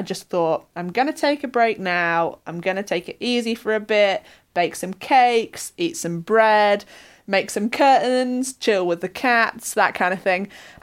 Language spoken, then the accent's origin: English; Sheffield, Yorkshire and the Humber, United Kingdom; the Tour de Yorkshire came through my hometown Sheffield in 2014.